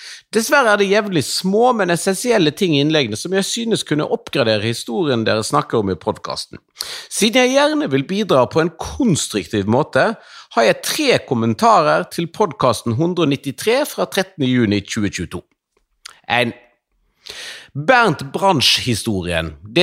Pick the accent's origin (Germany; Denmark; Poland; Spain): Germany; now in Oslo, Norway; Jeg er tysker, har bodd i Oslo i årevis